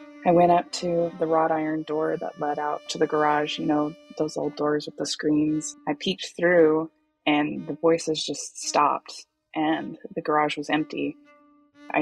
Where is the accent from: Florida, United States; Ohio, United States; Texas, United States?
Texas, United States; Galveston; born there; When I was four, we moved from Galveston, which is where I was born, up to the Texas Panhandle, which is where my mom's parents lived.